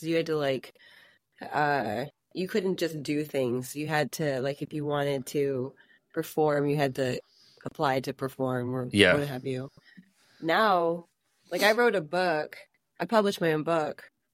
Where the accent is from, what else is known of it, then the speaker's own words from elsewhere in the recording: Oklahoma, United States; also born or lived in Colorado / San Francisco; now in London, United Kingdom; Like, because I grew up in Oklahoma. This definitely was a thing in Oklahoma. And I lived in Colorado, not a thing in Colorado. And then I lived in San Francisco.